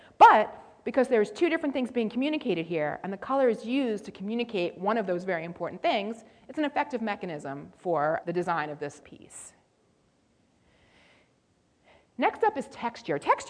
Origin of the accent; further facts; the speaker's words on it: Philadelphia, Pennsylvania, United States; here is a map of my hometown, the city of Philadelphia.